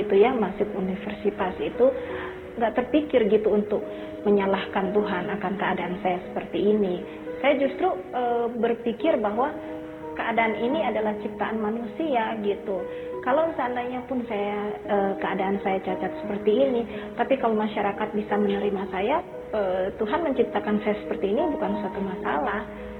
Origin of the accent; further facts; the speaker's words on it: Manado, North Sulawesi, Indonesia; born there; Saya lahir di Manado tahun 1968, tanggal 26 Januari.